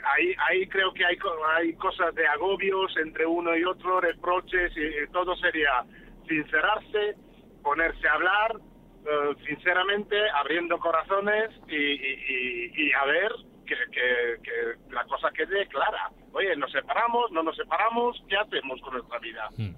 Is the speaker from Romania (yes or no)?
yes; Romania; Spanish is a second language; Yo también soy rumano, soy paisano de Constantino.